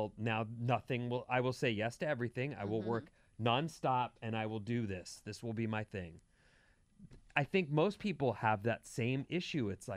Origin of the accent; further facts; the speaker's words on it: San Francisco, California, United States; Fifth generation San Francisco here, and San Franciscan here, and I grew up bottle fed on See's candy.